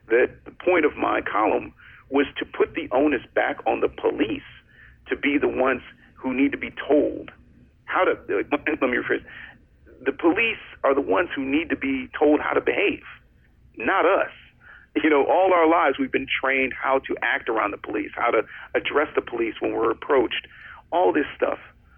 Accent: Cleveland, Ohio, United States; I'm from Cleveland, born and raised, and I'm going home for the Republican National Convention next week.

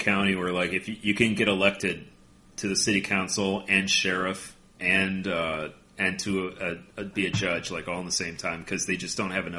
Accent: Illinois, United States; I was just thinking, like, where we grew up in Illinois

